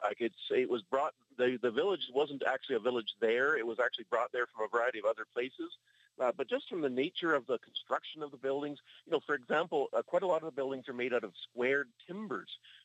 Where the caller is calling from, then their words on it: Portage la Prairie, Manitoba, Canada; I'm out west of Portage-la-Prairie.